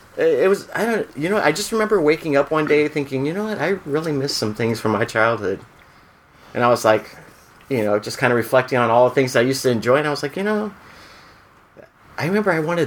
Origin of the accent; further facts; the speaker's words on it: Santa Monica, California, United States; I grew up in Santa Monica, city of Santa Monica, so I went to Santa Monica Elementary School